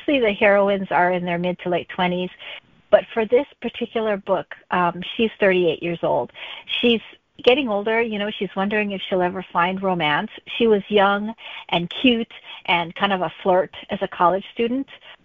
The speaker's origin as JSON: {"language": "English", "region": "Hawaii", "country": "United States", "tie": "born or raised there", "said": "just because I grew up in Hawaii, but none of my stories were set in Hawaii until I started writing this series."}